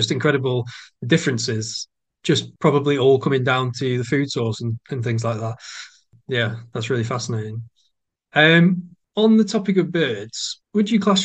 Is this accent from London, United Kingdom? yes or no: no; North West England, United Kingdom; now in Somerset, United Kingdom; Growing up in Lancashire, we had plenty of reptiles, but not the same volumes as in the south, and certainly not grass snakes and that sort of thing. But now I've moved to Somerset, and in the Mendips particularly, where adders are common.